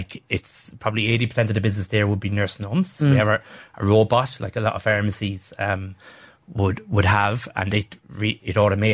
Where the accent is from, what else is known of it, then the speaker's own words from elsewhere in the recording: Longford, County Longford, Ireland; I'm from Longford up the road, so it wasn't too